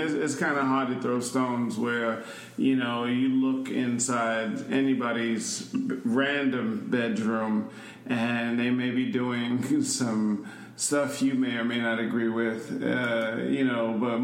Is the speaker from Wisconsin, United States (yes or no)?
no; Queens, New York, United States; You know, me growing up in Hollis, Queens, of all places, you know, in the 80s where … was hitting, you know, 199th Street